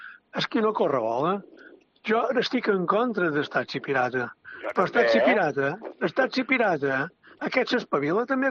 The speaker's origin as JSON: {"language": "Catalan", "region": "Balearic Islands", "country": "Spain", "said": "Nosaltres som menorquins"}